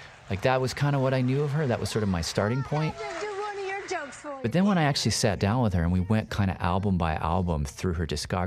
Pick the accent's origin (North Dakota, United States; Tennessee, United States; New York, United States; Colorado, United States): Tennessee, United States; Nashville; I grew up in Nashville. I moved there when I was 5, and then till I was 18.